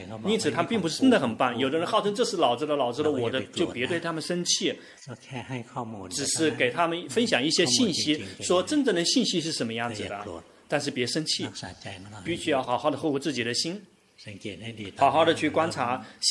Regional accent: Thailand; Chinese is a second language; 我们泰国人非常棒，谁来了我们都能跟他们和平共处。

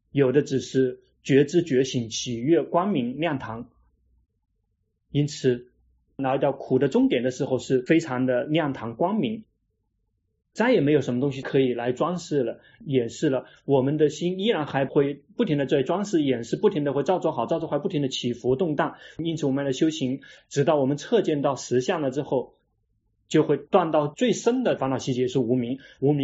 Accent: China; now in Thailand; 我们中国人如果碰到那个刚刚来新来的中国人，给他们解释一下

